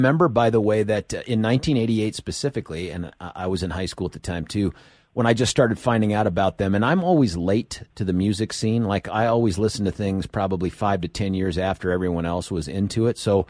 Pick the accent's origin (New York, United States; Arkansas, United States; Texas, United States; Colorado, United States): Colorado, United States; Lakewood; That's my hometown of Lakewood. Just so you are tracking, if you haven't listened to the show before, Belmar Elementary, Carmody Junior High School, at least it was 7th and 8th back then.